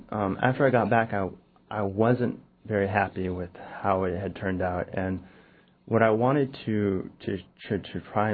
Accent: Alaska, United States; one of the really interesting aspects of growing up in Alaska, you know, my cousins, they've gone fishing most of their lives.

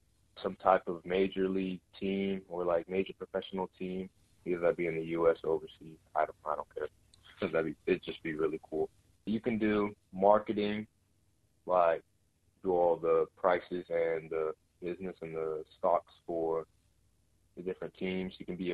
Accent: Juneau, Alaska, United States; how it was growing up in Juneau

